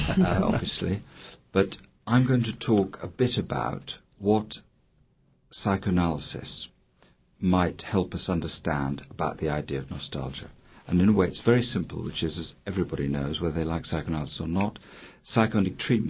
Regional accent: England, United Kingdom; at least in my case, being English

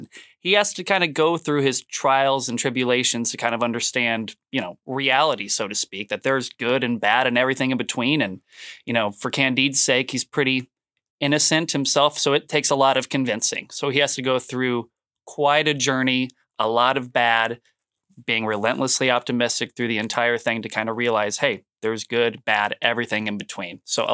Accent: Kansas City, United States; So I'm from Kansas City.

